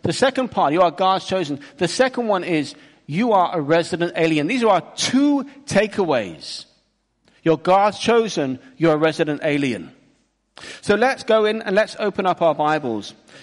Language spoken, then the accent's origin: English; England, United Kingdom; moved away as an adult; now in Spain; I am from England, and I still very much support England in the World Cup. Now, I left home when I was 18, but I did not leave the country.